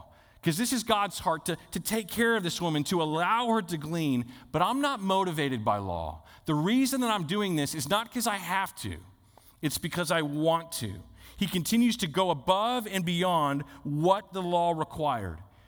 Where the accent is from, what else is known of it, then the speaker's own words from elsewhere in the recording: Dallas, Texas, United States; now in Fresno, United States; Now, I'm a suburbs kid. I grew up in Dallas, in the suburbs of Dallas. I remember when I moved to Fresno